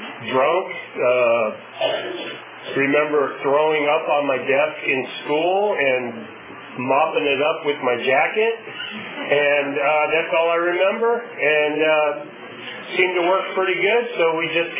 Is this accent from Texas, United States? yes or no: no; Seaside, California, United States; I said I'm from Monterey, I'm really not. So I'm a typical liar. From Seaside, California. That's where the poor people live, the rich people live in Monterey.